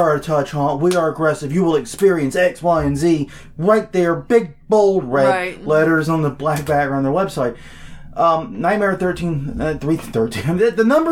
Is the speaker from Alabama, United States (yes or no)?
no; South Carolina, United States; also born or lived in Atlanta; I grew up in South Carolina. I spent a lot of time in Atlanta as a kid.